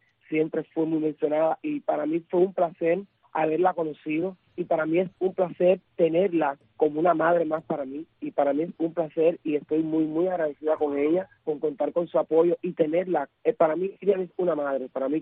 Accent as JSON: {"language": "Spanish", "town": "Baracoa", "region": "Guantánamo", "country": "Cuba", "said": "porque en mi pueblo la única trans soy yo, por lo menos por mi pueblecito"}